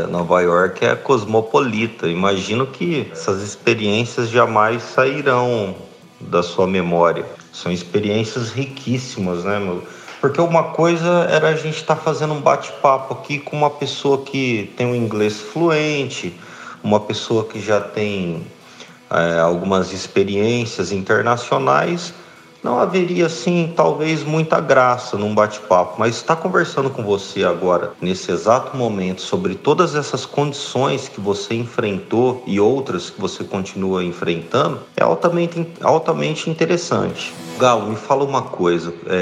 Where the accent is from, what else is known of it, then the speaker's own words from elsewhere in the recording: São Paulo, Brazil; Nós que somos aqui do Centro-Oeste Paulista, do interior do estado de São Paulo, somos caipiras brutos, né?